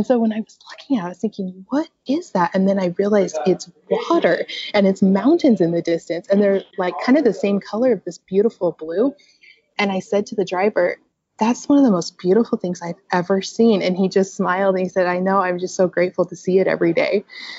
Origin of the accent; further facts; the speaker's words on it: Utah, United States; Like I'm from Utah, right?